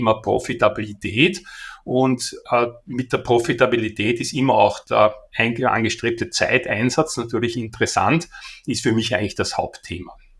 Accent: Burgenland, Austria; accent: Austrian; Wie am Dialekt unschwer erratet, komme ich aus Österreich. Ich bin im Osten Österreichs geboren, aufgewachsen in der Nähe vom Neusiedler See. Daher konnte ich auch surfen, bevor ich Radfahren konnte, wie ich klein war. Habe dann eine Zeit in Wien gelebt

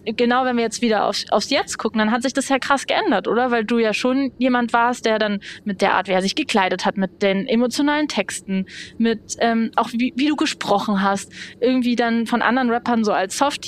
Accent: Berlin, Germany; So, ich bin in Berlin aufgewachsen

